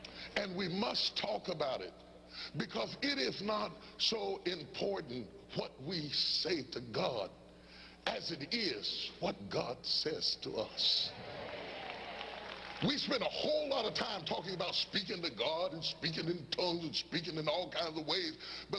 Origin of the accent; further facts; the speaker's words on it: West Virginia, United States; now in Dallas, United States; I've been in Dallas. I grew up in West Virginia. I've been in Dallas for almost 15 years